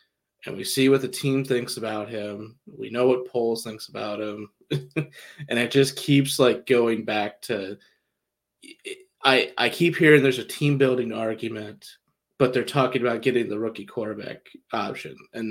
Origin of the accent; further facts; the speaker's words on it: Ohio, United States; obviously Ohio State fan, I'm from Ohio, it's whatever.